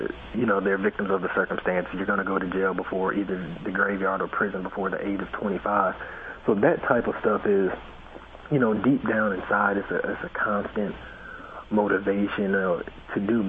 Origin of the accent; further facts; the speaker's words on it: Flint, Michigan, United States; But, you know, they came from even worse situations growing up in Mississippi and Arkansas than we did. So when you consider the two places, Flint wasn't so bad.